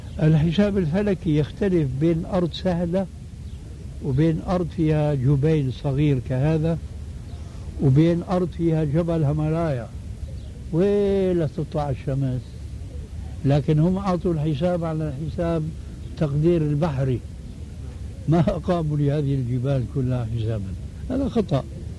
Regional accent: Jordan; وزارة الأوقاف، فليس للأفراد هنا دخل، خاصة عندنا في الأردن

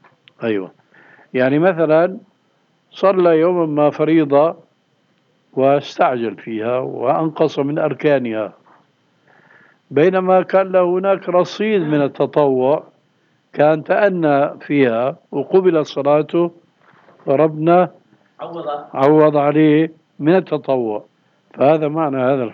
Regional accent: Syria; هلا عندنا في سوريا مثلا في منطقة اسمها الغوطة، الغوطة لأنها منخفضة عن دمشق

